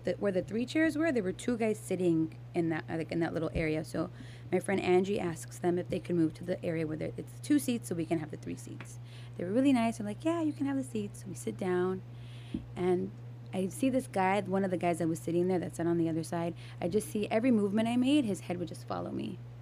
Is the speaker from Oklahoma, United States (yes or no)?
no; California, United States; But see, I'm from the Valley, right? So I always go out to like Malibu, Venice, Santa Monica, like that side.